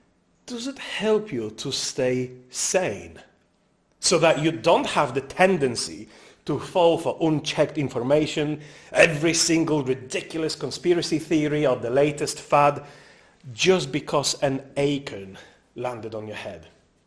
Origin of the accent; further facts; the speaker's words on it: Poland; I grew up Roman Catholic in Poland, in the 90s and the noughties